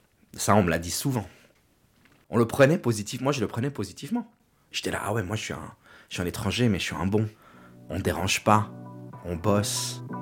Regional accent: Meyrin, Geneva, Switzerland; born there; j'ai 40 ans, je suis né en Suisse, à Genève, à Meyrin. Ma mère, elle, est indonésienne d'origine, fille d'expat

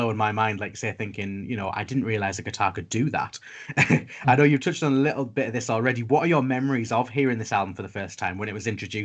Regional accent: New York, United States; Even by the mid-70s, when I was growing up in New York and playing clubs, there were the beginnings of punk rock and disco was becoming strong as well.

